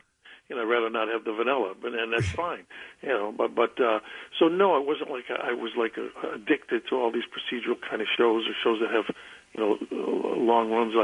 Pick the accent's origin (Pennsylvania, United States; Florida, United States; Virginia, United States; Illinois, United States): Illinois, United States; Chicago; Yeah, they wrote the skit for me because I was, you know, I was from Chicago.